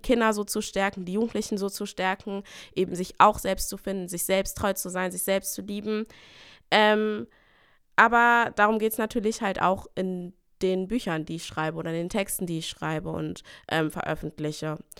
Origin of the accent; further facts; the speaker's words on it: Brandenburg, Germany; ich bin in der Berliner Vorstadt aufgewachsen und ich weiß auch, dass alle jetzt sagen, Berlin, voll cool, aber Vorstadt heißt Brandenburg